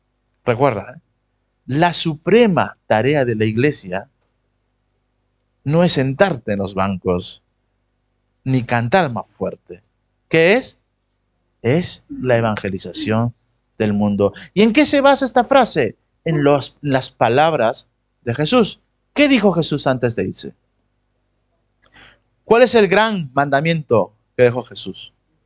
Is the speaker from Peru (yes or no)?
yes; Peru; yo soy de Perú, vengo de una iglesia, una cadena de iglesias que fue evangelizada en Perú